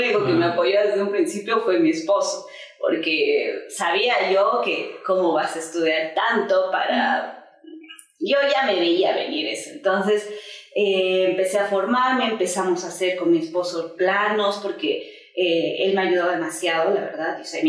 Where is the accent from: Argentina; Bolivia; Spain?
Bolivia; Villazón, Potosí; yo soy de Villazón, eso es frontera.